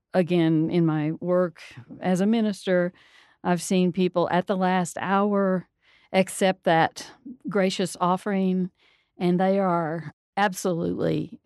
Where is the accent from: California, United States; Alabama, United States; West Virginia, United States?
Alabama, United States; I grew up in Alabama, and you see dogwood trees